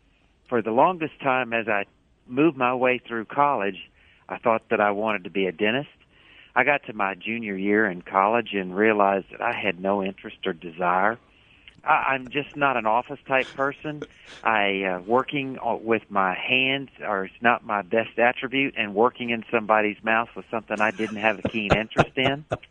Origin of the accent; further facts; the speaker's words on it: Marshall, Texas, United States; I grew up in Marshall, Texas, and he was just the above and beyond type.